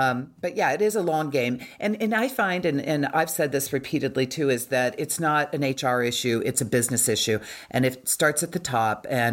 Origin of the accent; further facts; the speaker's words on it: Washington, United States; in my hometown, the greater Washington area